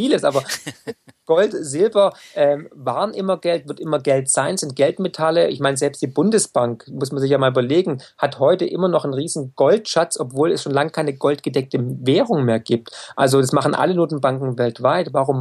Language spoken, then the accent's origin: German; Baden-Württemberg, Germany; ich bin Schwabe, ich komme aus dem Land der Häuslebauer